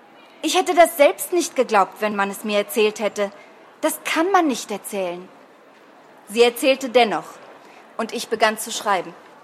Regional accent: Germany; Meine Heimat sitzt mit Sicherheit auch zum großen Teil in Deutschland. Ich bin hier geboren und es ist meine Sprache, es ist meine Umgebung und wo ich groß geworden bin.

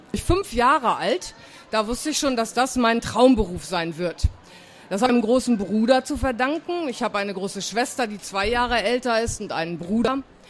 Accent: Lower Saxony, Germany; Ich bin nämlich geboren, ganz oben in Deutschland, und dann sind wir umgezogen mehrfach und am Schluss im Emsland. Das ist auch in Norddeutschland, dort gibt es viele Kühe, Felder und Wiesen.

